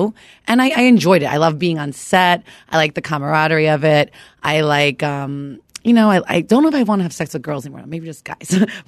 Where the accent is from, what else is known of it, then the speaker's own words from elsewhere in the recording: Florida, United States; You know, I grew up in South Florida.